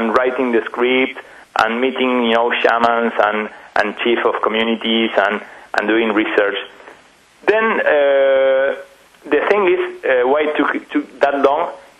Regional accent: Argentina; English is a second language; now in France; Actually, I'm from Argentina. I'm living in France now, but I am from Argentina.

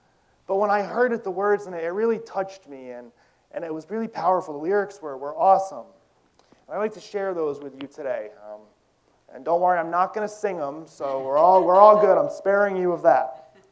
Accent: New Salem, United States; It reminds me of the church I grew up in New Salem, and it's just, I love these style churches.

